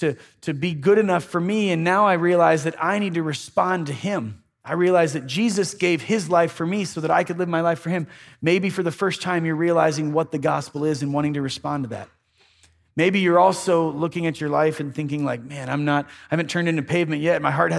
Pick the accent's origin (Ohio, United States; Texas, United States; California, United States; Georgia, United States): Ohio, United States; But I remember growing up in Ohio